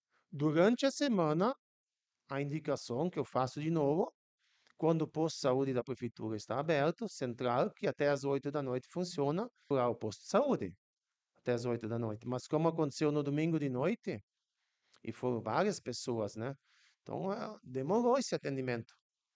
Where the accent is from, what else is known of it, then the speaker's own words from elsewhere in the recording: Pasto Corvo, Brazil; Todo mundo sabe que eu sou natural do Pasto Corvo.